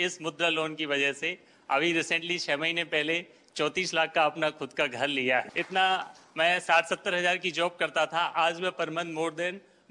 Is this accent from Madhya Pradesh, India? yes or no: yes; Bhopal, Madhya Pradesh, India; मैं भोपाल मध्य प्रदेश से हूँ।